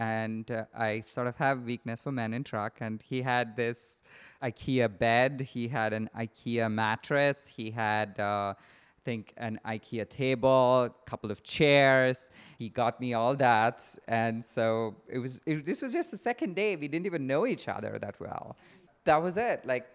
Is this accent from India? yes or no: yes; India; moved away as an adult; now in Los Angeles County, United States; I'm 36 years old. I'm from India. I work as a surgeon here in Los Angeles County, California. I moved to the US when I was 27 years old to pursue my professional career as a surgeon.